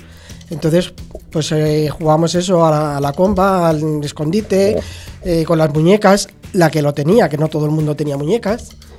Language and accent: Spanish; Madrid, Community of Madrid, Spain; born there; nací en Madrid, en la calle Ercilla número 32.